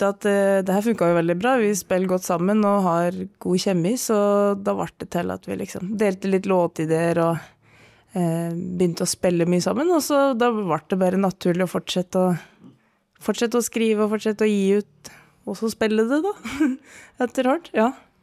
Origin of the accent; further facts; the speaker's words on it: Dokka, Innlandet, Norway; now in Oslo, Norway; Vi holdt her i Oslo, men jeg kommer, som de hører, ikke fra Oslo. Jeg kommer fra Dokka.